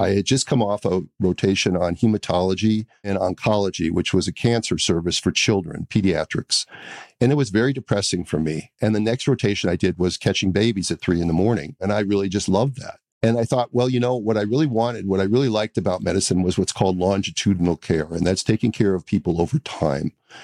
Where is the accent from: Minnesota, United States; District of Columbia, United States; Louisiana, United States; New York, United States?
Minnesota, United States; I grew up in the Midwestern part of the United States, a place called Minnesota. And I went to college there